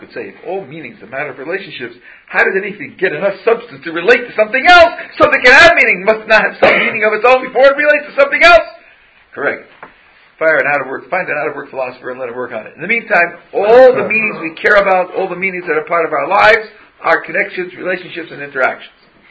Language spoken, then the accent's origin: English; California, United States; I'm from California. So, before I eat the apple, I think to myself, where did this apple come from?